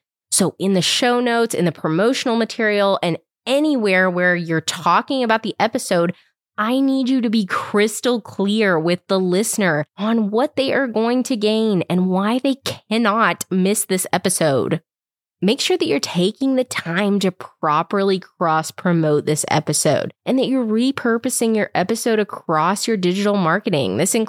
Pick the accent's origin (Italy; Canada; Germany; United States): United States; the South; I prefer a card because I'm extra and I'm from the South